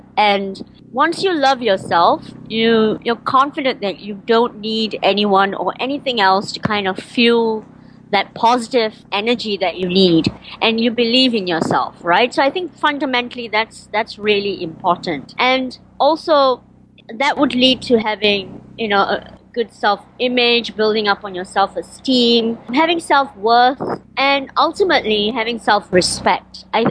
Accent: Malaysia; moved away as an adult; also born or lived in United States; now in Singapore; I live in Asia, so I live in Singapore, but my descent is I'm Indian, and I grew up in Malaysia and partly in the US. And about 15, 16 years ago, I decided to move to Singapore.

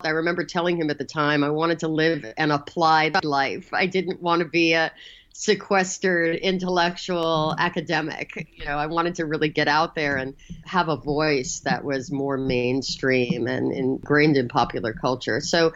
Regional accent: New York, United States; My sister is 10 years older than me, and I grew up in New York.

